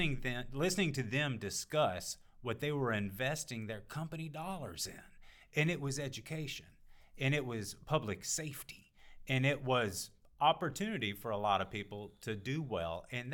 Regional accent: Little Rock, Arkansas, United States; now in Bentonville, United States; Born and raised in Little Rock

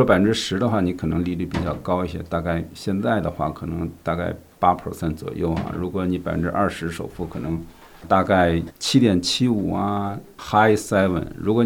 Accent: China; 对，我们中国人的话很少有人有好多 late payment

